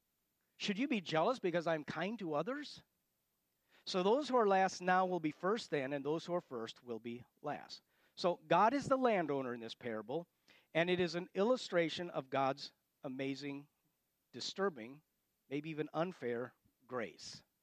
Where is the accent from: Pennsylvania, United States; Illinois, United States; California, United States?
Illinois, United States; I'm from Illinois and I think we're on record.